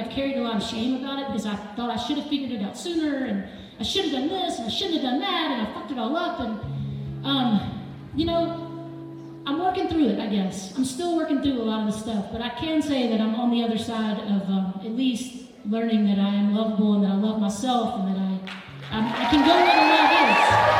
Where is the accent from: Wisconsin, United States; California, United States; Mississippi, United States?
Mississippi, United States; Hernando; Well, y'all, I grew up in the Memphis area, in a little town called Hernando, Mississippi. I'm grateful to be from the South.